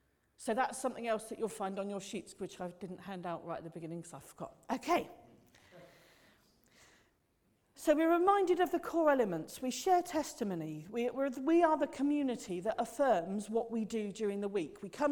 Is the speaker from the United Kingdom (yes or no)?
yes; United Kingdom; And we're very British.